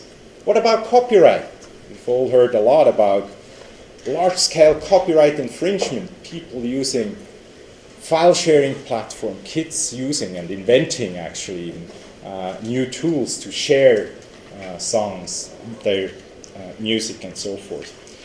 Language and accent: English; Switzerland; Switzerland. And actually, as you can read there, that's where I'm coming from. You can hear that from my accent, but also take it from my haircut, right, that I'm European.